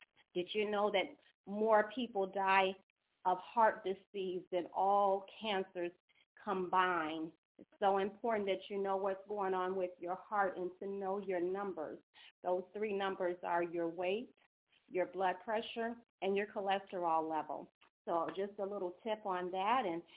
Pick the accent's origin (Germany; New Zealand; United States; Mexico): United States; Chicago, Illinois; They both hail from my hometown of Chicago, Illinois